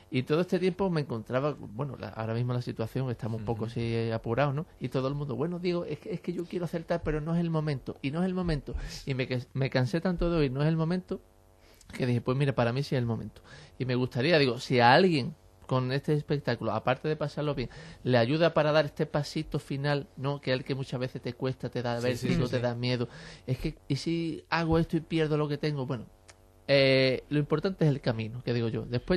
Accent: Algeciras, Andalusia, Spain; moved away as an adult; now in Madrid, Spain; hace 12 años, yo soy de Algeciras, dije, me voy a Madrid. Imagínate, yo dejé mi familia, yo tenía mi trabajo

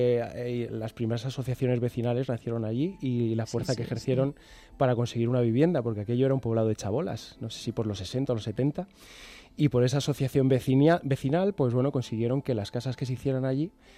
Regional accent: Madrid, Community of Madrid, Spain; Yo soy del barrio de Orcasitas.

